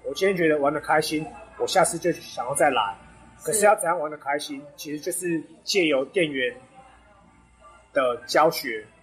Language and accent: Chinese; Taipei, Taiwan; 因为小时候在台北市长大